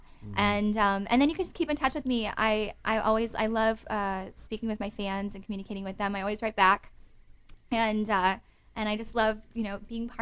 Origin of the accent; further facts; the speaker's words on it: St. Louis, Missouri, United States; I'm going back home to St. Louis.